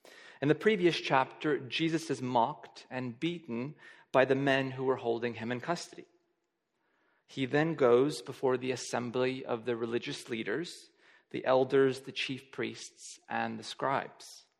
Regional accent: Texas, United States; I remember growing up in the States, and whenever I'd miss school because of an illness or something like

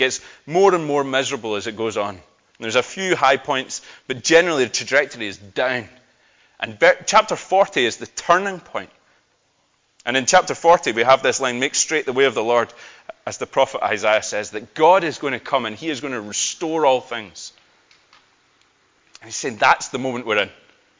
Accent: Scotland, United Kingdom; Even as a Scotsman, I would do that.

